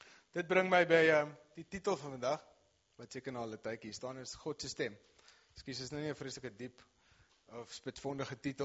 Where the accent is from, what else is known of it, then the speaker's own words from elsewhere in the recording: Malmesbury, Western Cape, South Africa; ek kom van Mamesbury af, maar vanoggend het ek van IJsselfontein afgekom, my skoonouers is daar